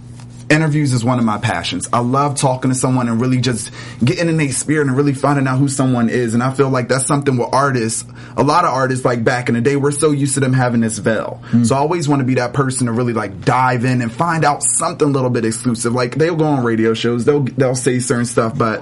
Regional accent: Philadelphia, Pennsylvania, United States; also born or lived in New York; Well, I'm from Philly.

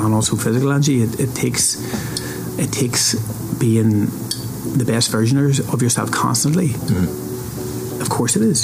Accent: Dublin, Leinster, Ireland; because obviously it's Dublin, isn't it?

